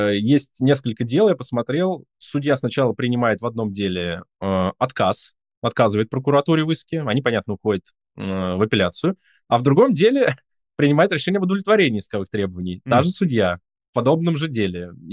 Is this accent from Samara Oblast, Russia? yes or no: yes; Tolyatti, Samara Oblast, Russia; моего родного города Тольятти